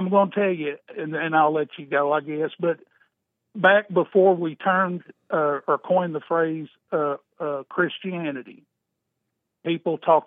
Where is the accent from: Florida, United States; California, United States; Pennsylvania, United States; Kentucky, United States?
Kentucky, United States; And I'm just to let you know, I'm born and raised in Kentucky.